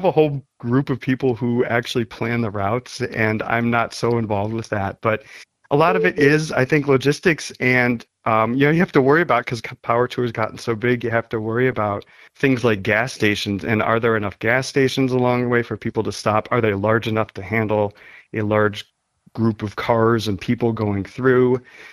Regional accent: Cleveland, Ohio, United States; I grew up in Cleveland, so I know lake effect snow and salt on the roads

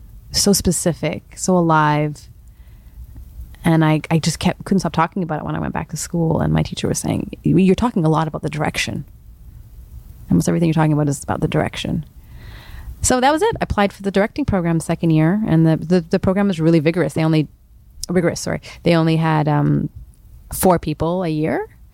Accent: Scarborough, Ontario, Canada; I grew up in Scarborough, and I was just sort of, writing down what I saw in my own community

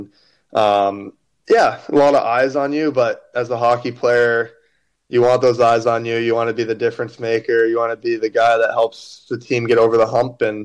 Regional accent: New Hampshire, United States; Yeah, I'm in New Hampshire in the summers. I'm right on the border of New Hampshire and Mass. I grew up in New Hampshire.

